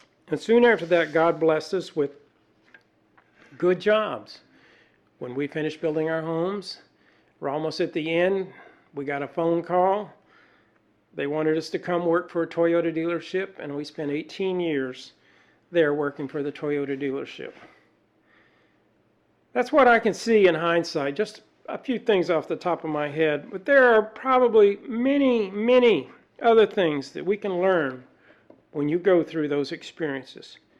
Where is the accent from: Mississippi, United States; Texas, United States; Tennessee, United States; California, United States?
Tennessee, United States; You know, my dad was a home builder when I grew up in Tennessee.